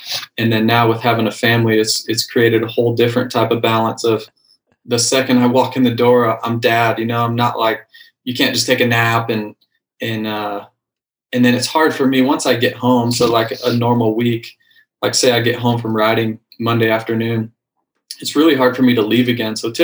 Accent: Iowa, United States; moved away as an adult; also born or lived in California; So I grew up in Iowa and went all the way through high school there. Moved to California to pursue supercross and motocross racing.

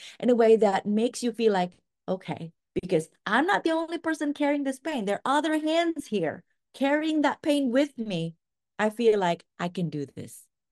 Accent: Indonesia; Again, I grew up in Indonesia, so mental health, it does not always or only mean the kind of therapy

